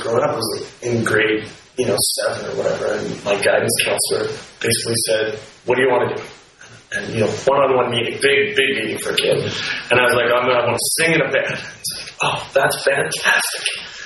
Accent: Vancouver, British Columbia, Canada; We're from the West Coast in Vancouver, Canada

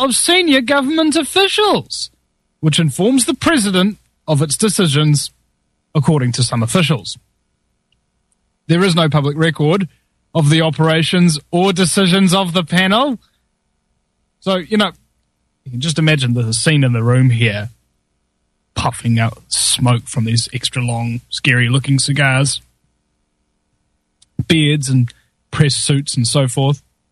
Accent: New Zealand; I'm a Kiwi.

